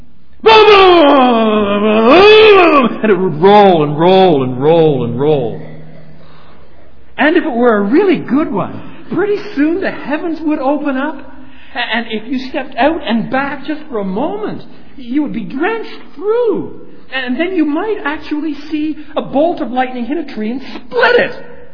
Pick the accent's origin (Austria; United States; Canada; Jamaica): Canada; Quebec; I was brought up in the St. Lawrence Valley, a little farther downstream, just east of Montreal.